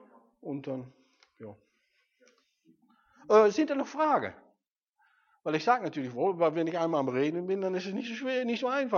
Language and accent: German; Netherlands; ich bin Holländer